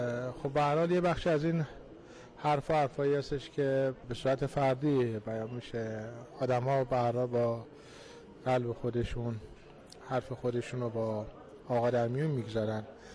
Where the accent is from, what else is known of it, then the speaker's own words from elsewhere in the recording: Tehran, Tehran Province, Iran; من از تهران اومدم.